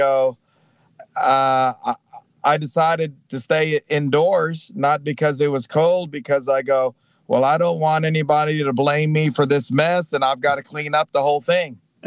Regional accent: Cebu City, Central Visayas, Philippines; born there; moved away; I was born in Cebu City, Philippines.

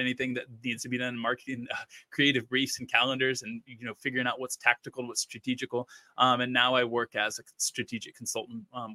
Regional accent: Wichita, Kansas, United States; Well, first of all, it's offensive because I'm from Kansas and I love Kansas.

